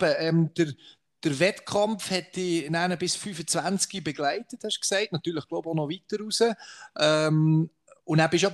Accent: Biel, Bern, Switzerland; Und Biel, wo ich herkomme, weiss man ja, ist nicht das einfachste Pflaster.

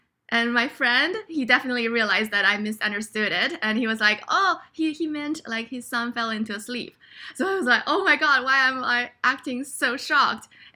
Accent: China; English is a second language; moved away as an adult; now in United States; so I was born and raised in China, and I came to the United States probably about like 9 years ago, and I went to a school in New York, and then like I went to the West Coast to go to work.

